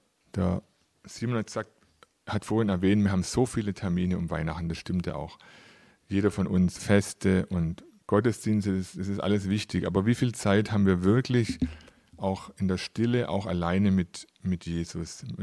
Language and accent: German; Stuttgart, Baden-Württemberg, Germany; Ich komme aus Stuttgart